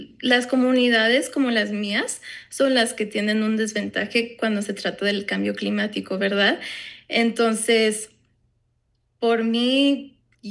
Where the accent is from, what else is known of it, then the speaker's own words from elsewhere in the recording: Commerce City, Colorado, United States; yo crecí en Commerce City y una de las cosas que siento que Commerce City es afectado es por las fábricas